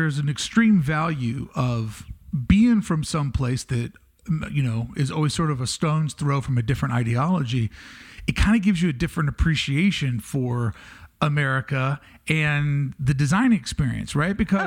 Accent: Louisville, Kentucky, United States; I'm just from the South and that's how we was raised, you know? Yeah. And when I do say Louisville, people are like

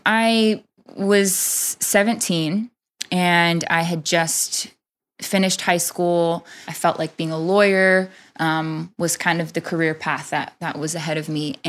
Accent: Los Angeles, California, United States; accent: West Coast; I am a Los Angeles Latina

